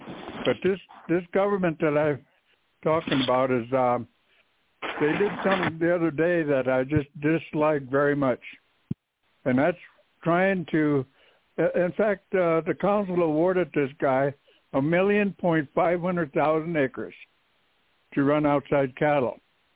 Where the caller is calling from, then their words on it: Cheyenne River, South Dakota, United States; This is 964-7225, and I'm calling from Cheyenne River.